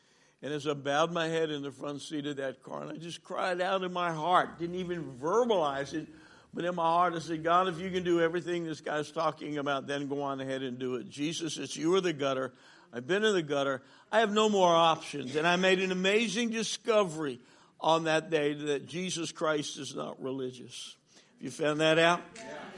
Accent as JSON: {"language": "English", "region": "New Jersey", "country": "United States", "said": "I'm from New Jersey, so some of you won't hold that against me."}